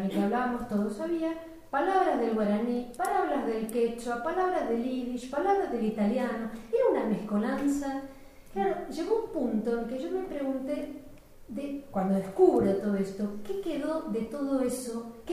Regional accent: Villa Devoto, Buenos Aires, Argentina; Como niña, nací en Villa Lynch en los años 60 y recuerdo, viví además hasta los 9 años, después mi familia decidió mudarse siguiendo la estela de muchos otros judíos textiles a Villa Devoto

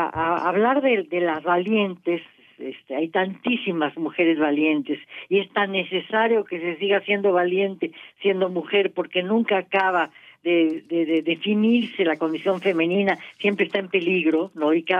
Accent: Mexico; Soy además viajera, soy mujer, mexicana, judía.

